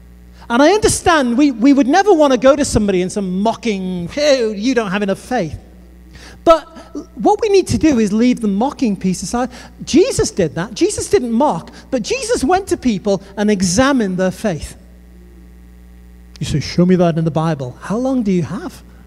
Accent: United Kingdom; I'm British.

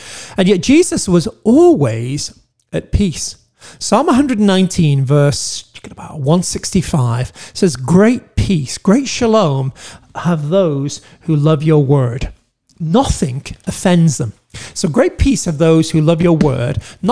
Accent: England, United Kingdom; I'm English

